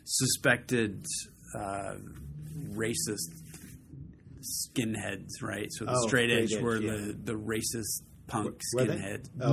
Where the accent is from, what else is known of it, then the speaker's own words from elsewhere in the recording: Sacramento, California, United States; Sacramento, originally.